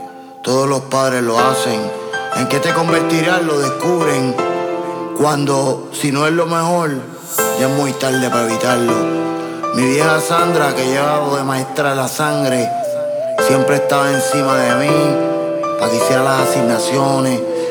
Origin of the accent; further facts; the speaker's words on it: Puerto Rico; Crecí en Maunao, un pueblo costero en una isla del Caribe. En la calle 4 del barrio Calimano crecí